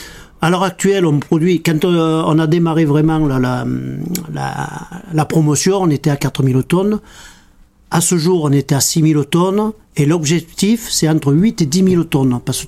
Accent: Carpentras, Provence-Alpes-Côte d'Azur, France; En plus, je suis natif de Carpentras

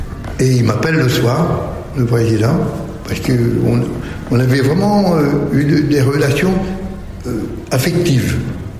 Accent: Paris, Île-de-France, France; Et donc, je viens de Paris

